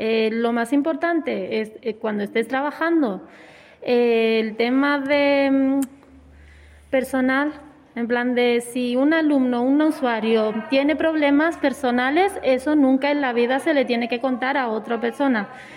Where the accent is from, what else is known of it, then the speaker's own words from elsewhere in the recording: Ceuta, Spain; De Ceuta.